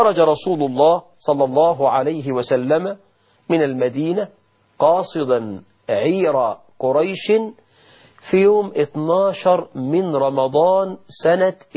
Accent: Egypt; طب جرام الذهب عندنا في مصر الآن بكام؟

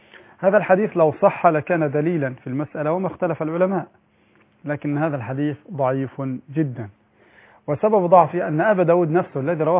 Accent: Egypt; في عندنا في مصر قطعتان

